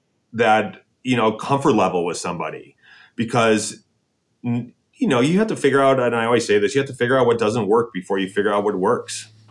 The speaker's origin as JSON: {"language": "English", "town": "Detroit", "region": "Michigan", "country": "United States", "said": "I'm from Detroit."}